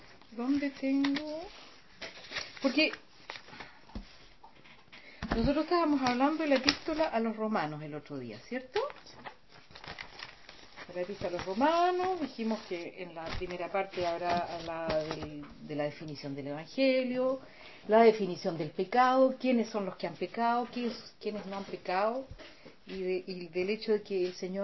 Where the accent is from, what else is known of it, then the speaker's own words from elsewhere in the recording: Chile; moved away; Así como yo me fui de Chile y no quería saber nada con Chile